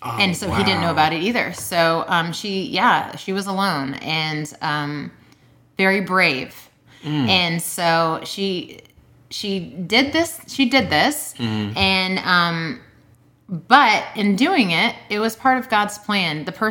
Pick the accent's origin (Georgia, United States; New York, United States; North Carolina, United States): New York, United States; Syracuse; born there; now in Florida, United States; Yep, so I was born in Syracuse, New York.